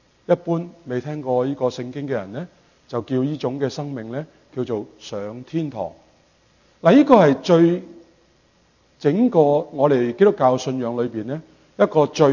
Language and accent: Chinese; Canada; 我们加拿大人平均是比美国人呢是穷少少的